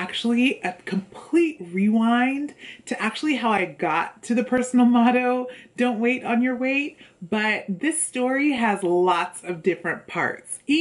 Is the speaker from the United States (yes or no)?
yes; California, United States; moved away as an adult; now in New York City, United States; I'm from California. I moved to New York for college, and then I ended up staying here in New York City.